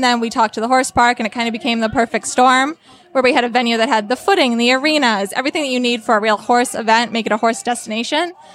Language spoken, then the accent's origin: English; Connecticut, United States; I do not. So I grew up in Connecticut, and I work out of the Connecticut office.